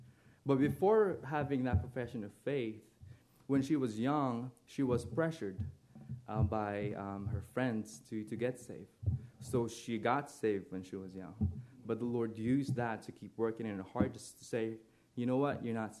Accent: Philippines; moved away as an adult; now in United States; I was born and raised in Philippines. My family moved here in the year of 2012. I was 18 years old then. So if you calculate that, I'm 28 now.

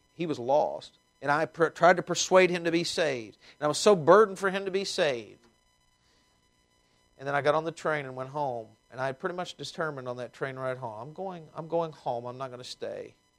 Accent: Tennessee, United States; accent: twang; as you can tell with my accent, it's much more fancy than it used to be, but I have a bit of a twang. And so I left the Bible Belt of East Tennessee

